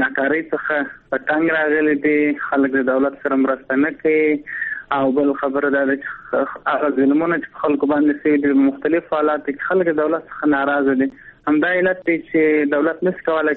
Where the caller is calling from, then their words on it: Kandahar, Afghanistan; زه پښتون یم کندهار ته تماس نیول